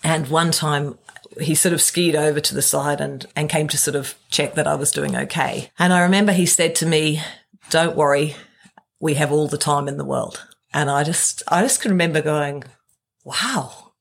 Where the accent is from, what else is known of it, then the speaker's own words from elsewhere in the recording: New Zealand; I come from New Zealand, and we'd met in London and skiing in France.